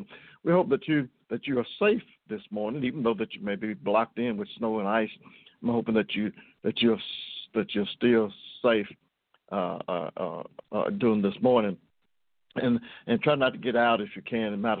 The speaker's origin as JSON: {"language": "English", "region": "Kentucky", "country": "United States", "tie": "born or raised there", "said": "And this morning, Kentucky that's my hometown."}